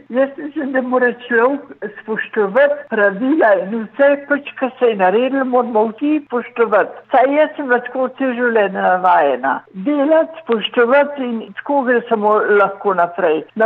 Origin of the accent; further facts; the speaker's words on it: Kranj, Upper Carniola, Slovenia; doma sem iz Kranja. Stara sem pa, hmal bom 88, če malo manjka.